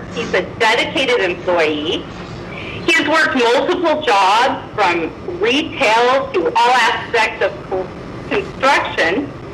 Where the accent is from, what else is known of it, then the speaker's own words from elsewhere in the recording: Lake Havasu City, Arizona, United States; Joseph and I grew up in Lake Havasu City, where we boated and rode bikes.